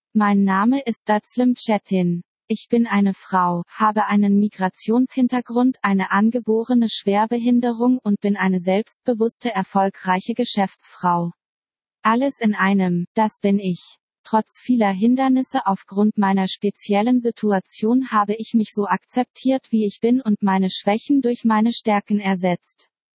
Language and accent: German; Germany; born there; moved away; Ich hätte ja genug Nachteile als Ausländerin. Ich bin gebürtige Deutsche